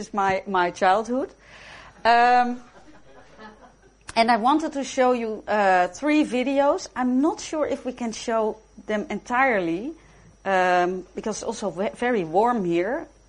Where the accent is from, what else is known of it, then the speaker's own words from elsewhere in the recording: Amsterdam, North Holland, Netherlands; English is a second language; I grew up in Amsterdam in the 1960s and 70s. My parents were hippies, we could say.